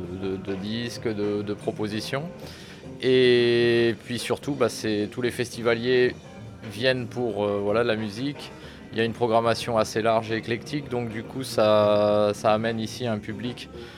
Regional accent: Tarbes, Occitanie, France; j'ouvre une boutique à Tarbes, puisque à la base je suis originaire de Tarbes.

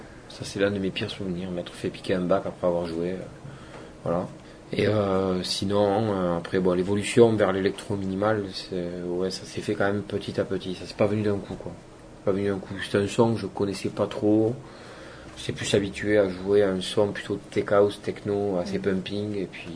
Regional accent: Toulouse, Occitanie, France; Je suis originaire de Toulouse, né à Toulouse, fils de restaurateur italien, d'origine italienne, donc.

